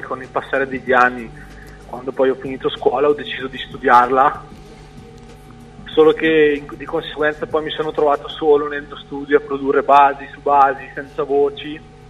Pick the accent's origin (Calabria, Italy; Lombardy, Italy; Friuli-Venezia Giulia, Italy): Lombardy, Italy; Bergamo; io vengo da Bergamo, un paesino in provincia di Bergamo.